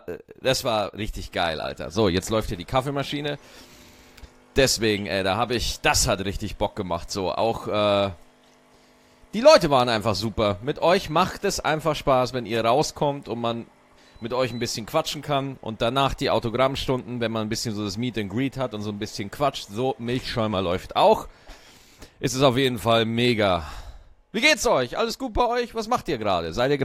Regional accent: Berlin, Germany; Also als Berliner, Berlin ist so eine geile Stadt, ja.

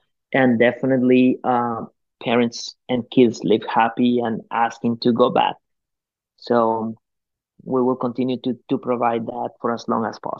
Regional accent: Guatemala; English is a second language; now in United States; I grew up in Guatemala in what is called the Colonia Paraíso Dos, that it was anything but a paradise.

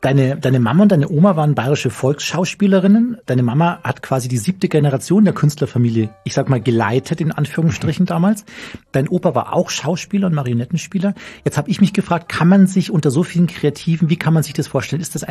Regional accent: Bavaria, Germany; Ich komme auch vom Land, aus dem Chiemgau

